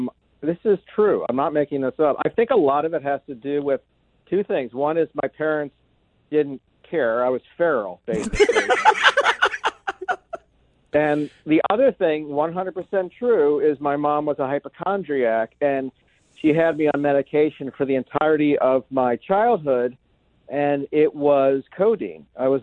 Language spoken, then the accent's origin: English; Alexandria, Virginia, United States; born there; also born or lived in Maryland; Yeah, I was born in Alexandria. Lived for a few years across from Landmark Mall.